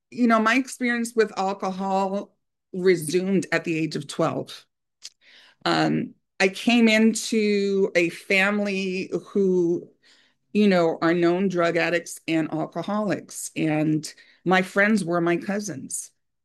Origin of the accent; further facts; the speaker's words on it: New York, United States; So I will say that I am a New Yorker, Puerto Rican